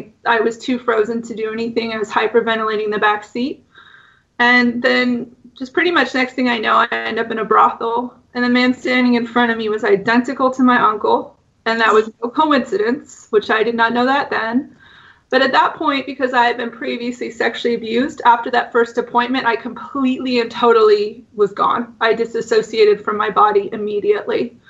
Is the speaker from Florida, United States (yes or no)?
no; California, United States; I was living in my hometown where I'm back at now, and this is in a county called Humboldt County.